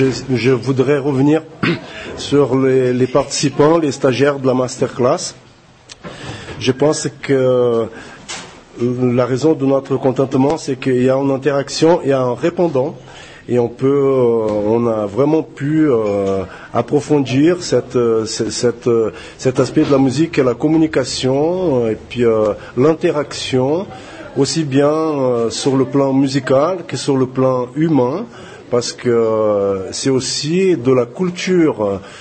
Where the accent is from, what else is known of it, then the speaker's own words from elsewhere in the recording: Porto Alegre, Rio Grande do Sul, Brazil; moi, je suis originaire du sud du Brésil, de Porto Alegre.